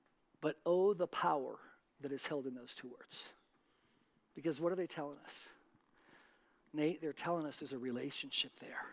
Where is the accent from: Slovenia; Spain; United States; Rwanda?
Spain; I heard that all the time growing up in Spain.